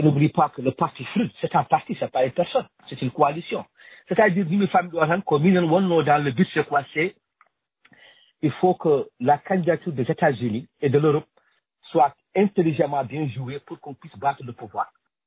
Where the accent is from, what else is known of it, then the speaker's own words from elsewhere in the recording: Mauritania; maintenant on est mauritanien